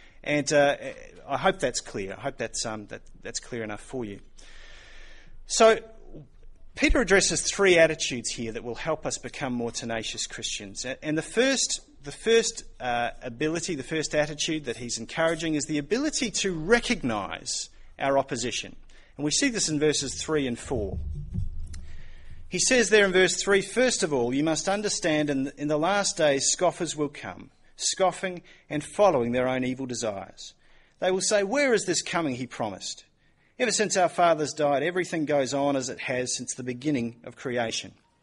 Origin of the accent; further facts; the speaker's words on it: New Zealand; I say that as a Kiwi who has watched a lot of trans-Tasman sport going on